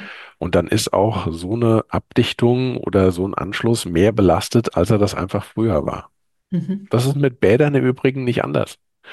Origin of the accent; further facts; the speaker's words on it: Wiesbaden, Hesse, Germany; Ich komme aus Wiesbaden, ich bin hier in Wiesbaden mit meinem Hauptbüro, bin unterwegs in Rheinland-Pfalz, in Bayern und in Hessen, also hier im Rhein-Main-Gebiet.